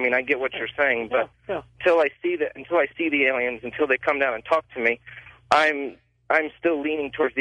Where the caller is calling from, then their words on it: Springfield, Ohio, United States; I'm calling from Springfield.